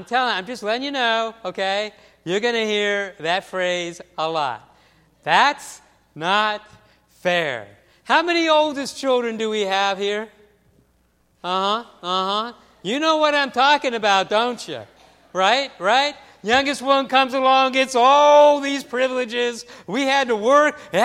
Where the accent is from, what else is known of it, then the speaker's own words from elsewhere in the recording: Florida, United States; I grew up in South Florida. We didn't have air conditioning, not in our houses, not in our schools, not in our cars.